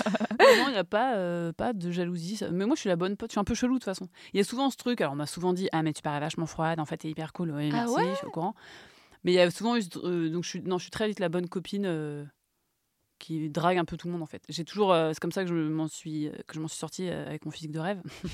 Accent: Brittany, France; Oui, je suis bretonne aussi. On est tous bretons.

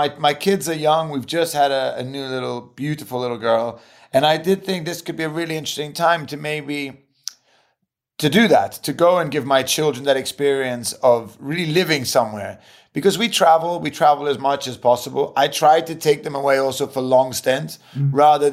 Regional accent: Switzerland; As an English, Italian, German, Polish, who grew up in Switzerland, I can tell you, culturally speaking, we are so aligned

